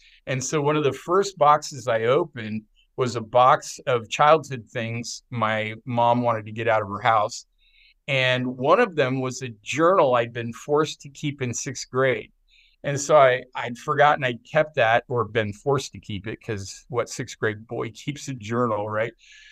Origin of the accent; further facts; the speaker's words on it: Oregon, United States; I remembered a 30-year-old dream that I'd had of swimming the longest river in my home state of Oregon, the Willamette.